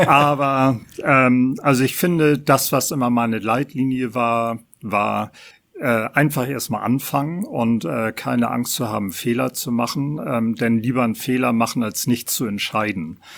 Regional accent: Hamburg, Germany; als Hamburger in dritter Generation

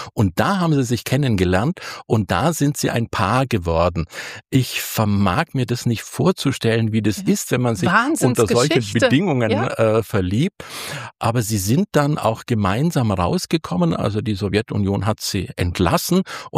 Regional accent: Bavaria, Germany; Aber so bin ich dann Jahre später dort auf die Welt gekommen und so bin ich Allgäuer geworden. Also das heißt, ich bin nicht wirklich richtiger Allgäuer, denn meine Eltern haben da keine Wurzeln, sondern wir sind Flüchtlinge.

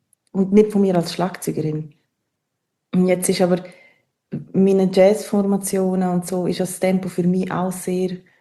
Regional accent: Graubünden, Switzerland; Ich bin in Engadin aufgewachsen und habe dann hier im Unterland studiert.

